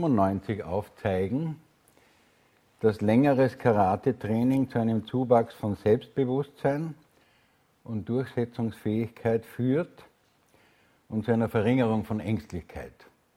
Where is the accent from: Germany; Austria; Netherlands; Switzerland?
Austria; Graz, Styria; weil ich komme aus dem Südosten von Österreich, aus der schönen Universitätsstadt Graz. Und das ist im Bundesland Steiermark.